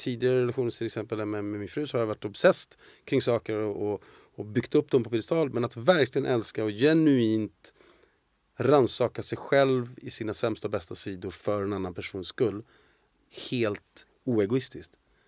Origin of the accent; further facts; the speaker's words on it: Argentina; Swedish is a second language; Och jag har full respekt för jag är argentinare.